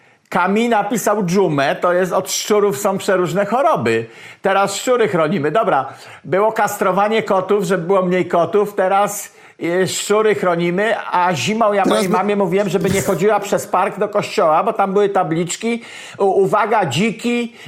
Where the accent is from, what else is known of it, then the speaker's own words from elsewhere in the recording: Pomeranian Voivodeship, Poland; U mnie na Kociewiu problemem są wilki.